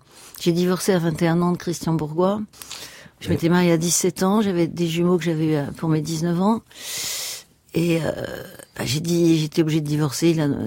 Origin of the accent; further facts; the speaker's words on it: Versailles, Île-de-France, France; born there; je suis catholique, bon, je suis catholique, j'ai la foi, je suis née à Versailles